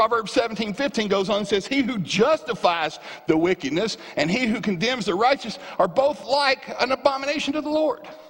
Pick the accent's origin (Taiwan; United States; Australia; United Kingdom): United States; the South; hey, man, I'm from the South, and I'm pretty slow.